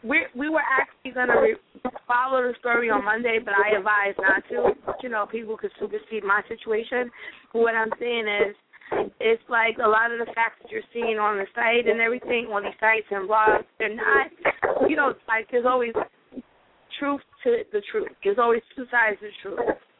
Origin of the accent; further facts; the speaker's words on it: New York City, New York, United States; now in New Jersey, United States; I'm from New York City, okay? I was born in the Bronx, but I live in New Jersey.